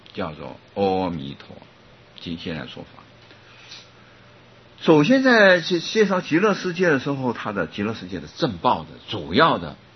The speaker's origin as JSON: {"language": "Chinese", "country": "Taiwan", "said": "那我被大家知道我们台湾这个啊，这个经济之王，这个王永庆先生，他是昨天往生了"}